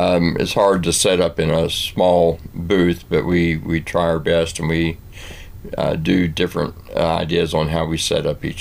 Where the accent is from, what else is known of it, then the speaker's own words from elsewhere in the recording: California, United States; also born or lived in West Plains, United States; I am. I was raised in California, but born here in West Plains and been here majority of my life.